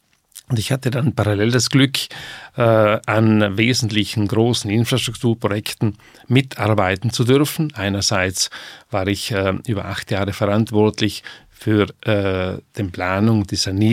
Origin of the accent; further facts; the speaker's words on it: Trentino-Alto Adige, Italy; Ich komme aus Südtirol.